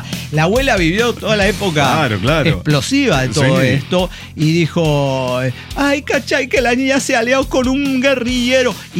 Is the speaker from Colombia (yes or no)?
yes; Colombia; inclusive siendo colombiano